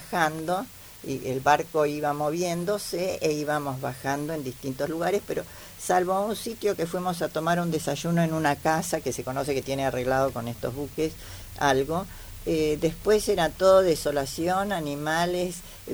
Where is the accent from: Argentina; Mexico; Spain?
Argentina; yo soy de Argentina, de Argentina.